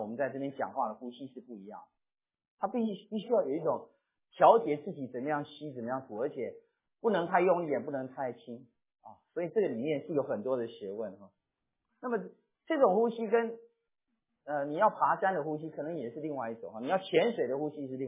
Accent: China; 鸿门宴，我们中国人叫鸿门宴

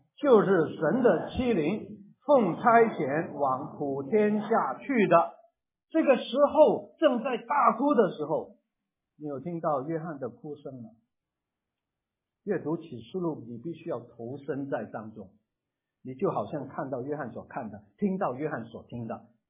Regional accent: China; 我们中国人对哭泣有很多描写的

